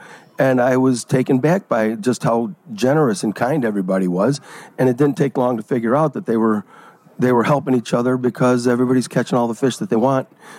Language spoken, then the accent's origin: English; Oak Forest, Illinois, United States; also born or lived in Tinley Park; I, again, went with the guys that I grew up with around Oak Forest and Tinley Park